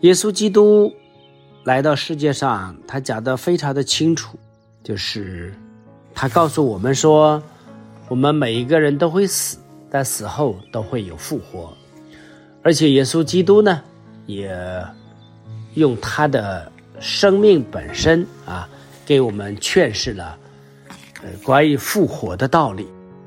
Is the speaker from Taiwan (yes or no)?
no; China